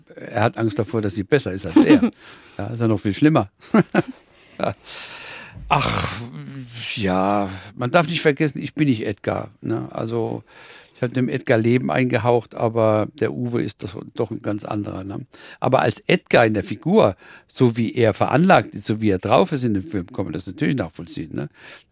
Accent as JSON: {"language": "German", "town": "Mannheim", "region": "Baden-Württemberg", "country": "Germany", "tie": "born or raised there", "accent": "Mannheim dialect", "said": "Ich bin ja in Mannheim aufgewachsen. Da war ich ein Jahr alt. Ich kann also mehr ein bisschen das Mannheimerisch authentischer Babler als das Hessisch."}